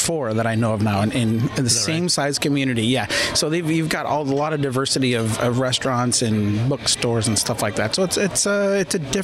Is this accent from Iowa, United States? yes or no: yes; Fairfield, Iowa, United States; also born or lived in Osceola, United States; No, I grew up in southeast Iowa in Fairfield.